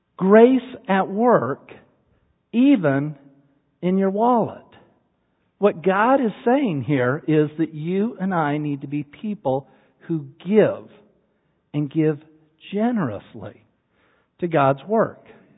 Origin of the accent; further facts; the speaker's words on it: Utah, United States; You know, I grew up in Utah. And if you know anything about Utah, you know that Salt Lake is the headquarters of the Mormon Church.